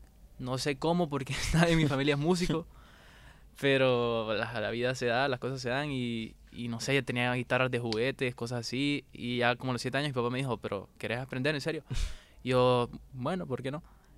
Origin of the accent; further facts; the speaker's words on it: Honduras; soy un cantautor hondureño